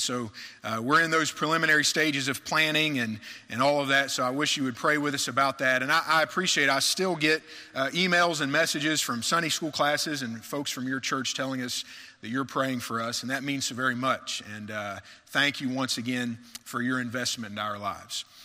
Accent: West Virginia, United States; My wife Amy graduated in 2004. We're both from West Virginia, but we didn't meet till we got here to Crown College.

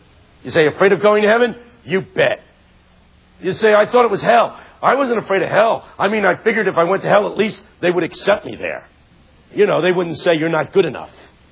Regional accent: Philadelphia, Pennsylvania, United States; See, I'm from West Philadelphia. In Philadelphia, you don't walk.

